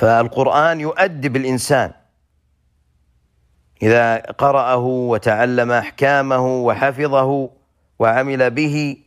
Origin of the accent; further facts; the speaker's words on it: Saudi Arabia; بل إن في بلادنا المملكة العربية السعودية